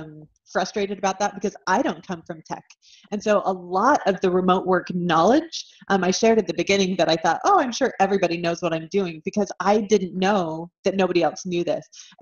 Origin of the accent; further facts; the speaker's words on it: Utah, United States; I'm originally from Utah.